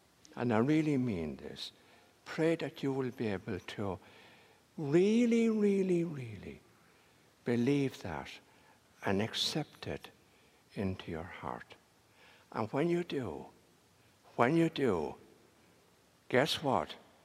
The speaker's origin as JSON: {"language": "English", "country": "Ireland", "tie": "born or raised there", "said": "I find that hard to accept, because I grew up in Ireland."}